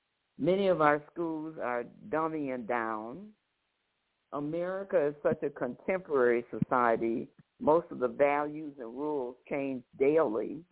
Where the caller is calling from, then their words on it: Detroit, Michigan, United States; I'm calling you from Detroit, Michigan